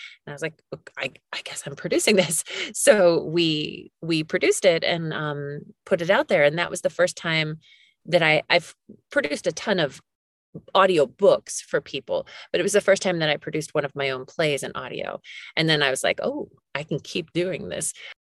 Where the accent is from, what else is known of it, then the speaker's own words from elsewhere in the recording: Philadelphia, Pennsylvania, United States; No, I grew up outside of Philadelphia.